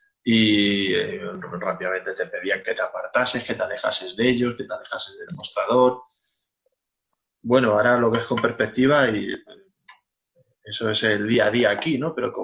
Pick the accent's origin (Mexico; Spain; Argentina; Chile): Spain; siendo españoles, éramos nosotros.